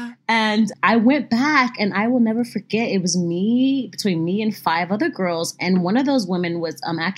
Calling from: Louisiana, United States; I'm hugging you from Louisiana. I love you too so much.

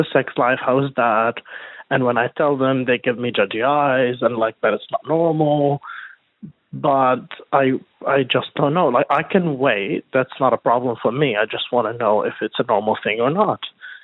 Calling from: Sydney, New South Wales, Australia; I'm calling you from Sydney.

